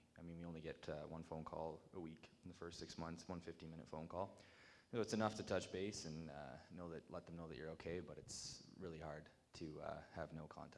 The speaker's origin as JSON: {"language": "English", "town": "Cold Lake", "region": "Alberta", "country": "Canada", "said": "I'm from Cold Lake, Alberta, and I've been here just over 2 months."}